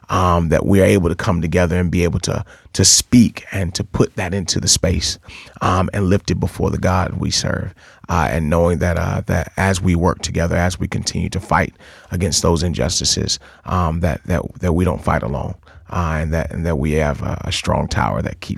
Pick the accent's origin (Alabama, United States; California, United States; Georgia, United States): Georgia, United States; Atlanta; I'm from Atlanta, Georgia, originally.